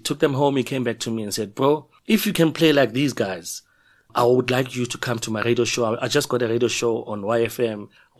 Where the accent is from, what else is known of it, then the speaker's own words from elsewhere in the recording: Vosloorus, Gauteng, South Africa; I am South African. You can say … from Boxburg, Vosloorus